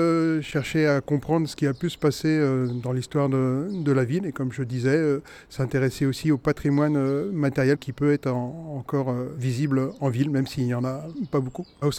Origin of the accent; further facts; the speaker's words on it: Gouvieux, Hauts-de-France, France; Je suis un enfant de Gouvieux et si on va chercher très loin, mes origines remontent depuis 16 générations à Gouvieux en ligne directe.